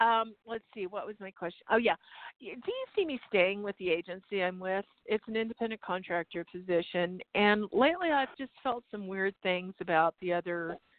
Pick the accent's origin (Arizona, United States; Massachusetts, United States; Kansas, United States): Arizona, United States; Phoenix; I'm from Phoenix.